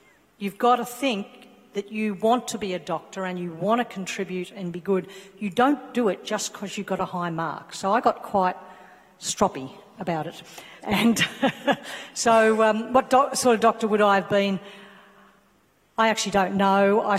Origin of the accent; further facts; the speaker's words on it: Armidale, New South Wales, Australia; also born or lived in Melbourne; I was born in Melbourne, and I moved when I was about 8 or 9 to Armidale. So I really am a country girl.